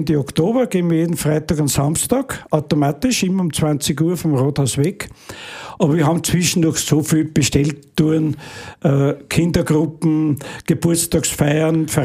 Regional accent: Lower Austria, Austria; Ich bin ein leidenschaftlicher Weiterer und ein leidenschaftlicher Waldviertler.

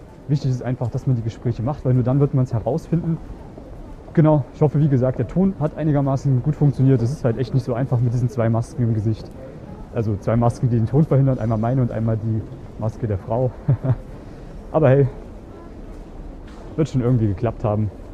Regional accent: Germany; Ich, wie gesagt, da wo ich herkomme, ist es normal, Deutschland.

